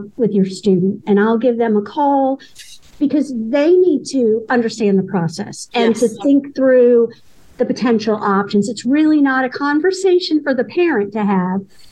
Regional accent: Ohio, United States; So I'm originally from Ohio. That's where I grew up.

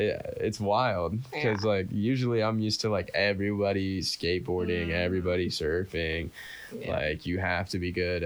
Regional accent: Florida, United States; I'm from Florida, so like mainly me and my friends back home surf and skate.

